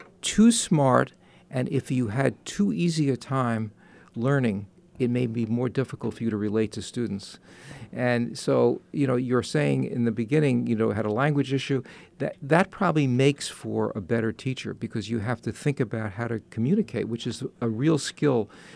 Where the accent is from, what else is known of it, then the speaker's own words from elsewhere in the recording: New York, United States; accent: New York; So how come I still have my New York accent and you don't have a Chinese accent?